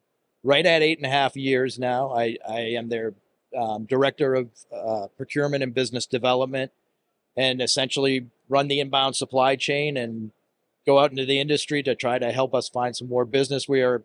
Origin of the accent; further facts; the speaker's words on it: Boston, Massachusetts, United States; accent: Boston; because I get a lot of heat about my Boston accent.